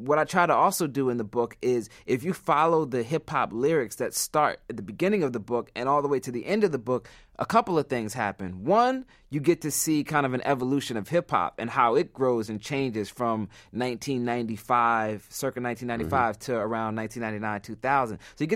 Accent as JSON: {"language": "English", "town": "Philadelphia", "region": "Pennsylvania", "country": "United States", "tie": "born or raised there", "said": "Everybody I know growing up in Philly and just everywhere, and my cousins in New York, we have what we call hip-hop to Tourette's."}